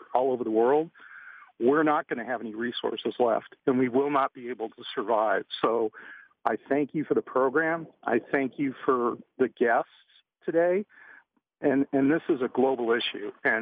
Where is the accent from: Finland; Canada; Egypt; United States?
United States; Arizona; I heard your radio program coming out of the mountains in Oregon, and I'm actually from Arizona, and I'm a hotshot driver.